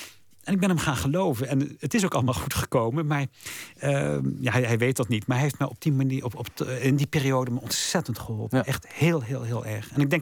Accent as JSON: {"language": "Dutch", "country": "Netherlands", "said": "als Hollander een moskee komt binnen"}